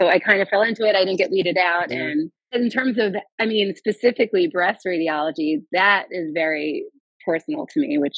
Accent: Florida, United States; My husband's a radiologist too, actually, and we work together, and we grew up in South Florida, and we met up here in residency.

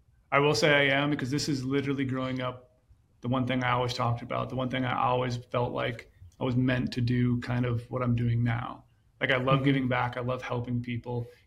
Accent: Minnesota, United States; And because I wasn't fortunate to grow up in the West. I grew up in Minnesota.

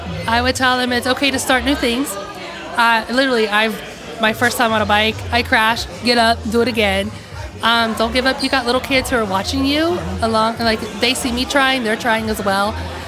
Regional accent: Killeen, Texas, United States; Near Fort Cavazos.

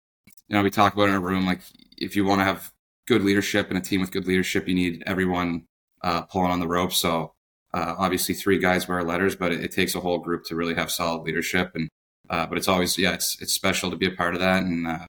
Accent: Halifax, Nova Scotia, Canada; So I'm from Halifax, obviously, and I played university hockey there

